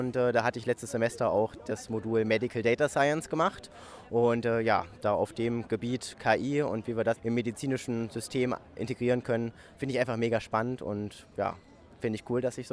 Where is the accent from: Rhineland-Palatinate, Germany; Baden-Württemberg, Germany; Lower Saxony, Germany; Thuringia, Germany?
Thuringia, Germany; Erfurt; Aktuell habe ich auch ein WG-Zimmer, aber bin immer noch sehr, sehr viel in Erfurt unterwegs und ja, bin richtiger Erfurter Puffbohne, also in Erfurt geboren und liebe meine Heimatstadt